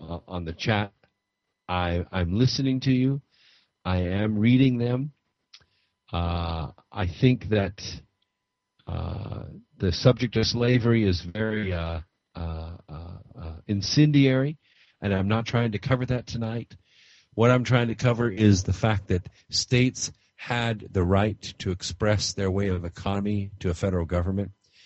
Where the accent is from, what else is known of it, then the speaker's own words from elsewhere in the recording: Scotland, United Kingdom; Whether you're black or Jewish or Irish, I'm Scottish, it does not matter.